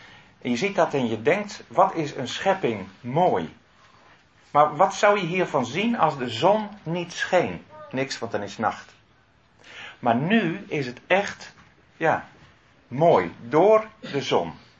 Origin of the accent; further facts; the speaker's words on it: Lunteren, Gelderland, Netherlands; Ik kom uit Lunteren, dus niet zo heel ver hier vandaan.